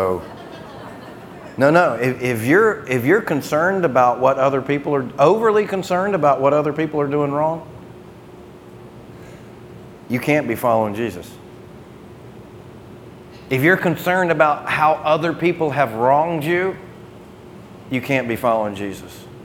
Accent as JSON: {"language": "English", "region": "the South", "country": "United States", "tie": "born or raised there", "said": "I was born and raised in the South. My family's been here like 285 years in this area."}